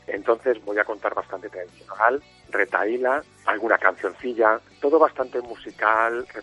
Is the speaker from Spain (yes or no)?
yes; Azuqueca de Henares, Castilla-La Mancha, Spain; also born or lived in Antigua; now in Villanueva de la Torre, Spain; Nací en la Antigua, me he criado en Azuqueca de Henares y vivo en Villanueva de la Torre con mi familia.